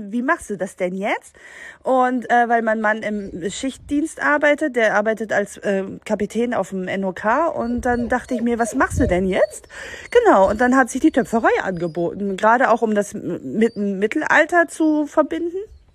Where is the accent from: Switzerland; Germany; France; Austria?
Germany; North Rhine-Westphalia; Ich komme eigentlich aus dem Ruhrpott und habe da studiert